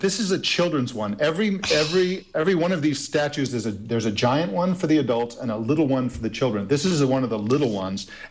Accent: California, United States; And I'm from Southern California where, a cigarette will set off the whole state.

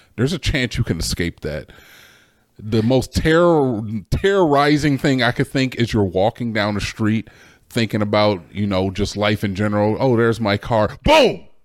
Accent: Ohio, United States; Bro, you got the wrong guy. I don't know. I'm from Ohio.

